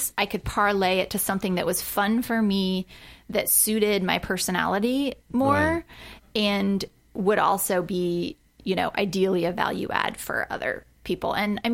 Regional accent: California, United States; growing up in Orange County, you don't go to L.A. a lot, which is weird.

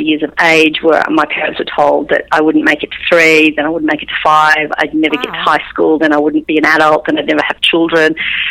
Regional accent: Braidwood, New South Wales, Australia; I come from a little country town called Braidwood.

